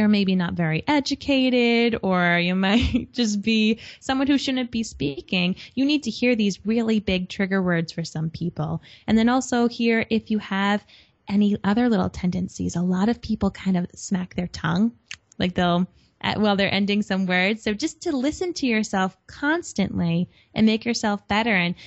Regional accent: Rhode Island, United States; accent: Rhode Island; I actually am a closet Rhode Island accented person. It took me a long time to get rid of my accent.

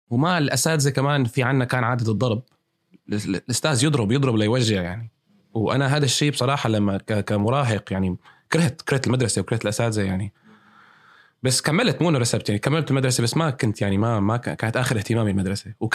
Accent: Damascus, Damascus Governorate, Syria; also born or lived in Riyadh, Saudi Arabia; أنا من سوريا، من دمشق. هلأ صار 32 سنة، مواليد 1988، وولدت في الرياض أنا،

